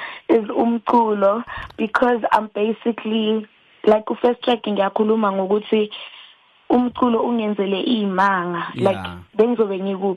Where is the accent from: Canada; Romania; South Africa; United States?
South Africa; Boksburg, Gauteng; also born or lived in Benoni; We are from Limpopo, Ramashashane, and I have lived in the East Rand for my entire life. I was born in Benoni, brought up in Boksburg, and Benoni is next to Boksburg.